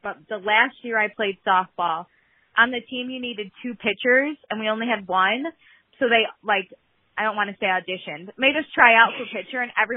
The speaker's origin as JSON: {"language": "English", "region": "Midwest", "country": "United States", "said": "I'm from the Midwest. We just know about grass"}